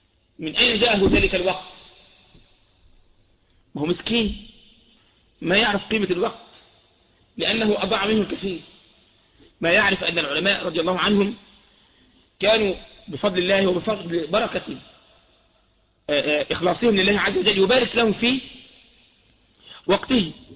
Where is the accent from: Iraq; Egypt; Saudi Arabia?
Egypt; بعض أهل البدع عندنا في مصر ممن يطعنون في البخاري